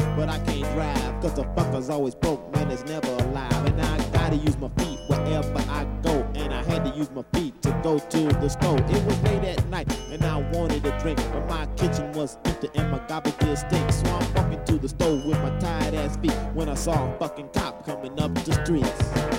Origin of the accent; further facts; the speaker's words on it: Texas, United States; But I'm from Texas, y'all.